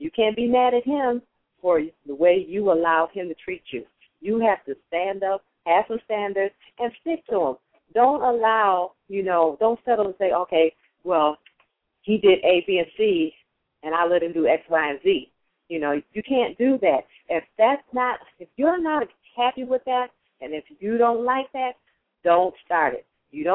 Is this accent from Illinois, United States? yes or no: yes; Chicago, Illinois, United States; Well, I'm from the Chicagoland area. I've been here practically all my life.